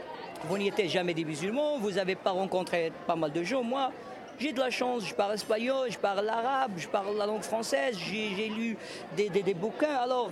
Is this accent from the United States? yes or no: yes; United States; also born or lived in Morocco; je porte mon passeport avec moi et je le montre, je suis américain.